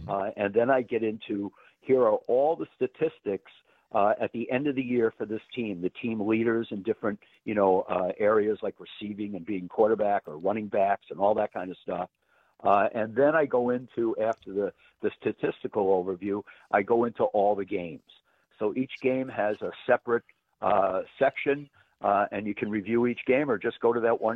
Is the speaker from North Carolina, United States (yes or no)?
no; New York, United States; moved away as an adult; In fact, I'm originally from New York, from way back when, came to college out here in Wisconsin and never went back.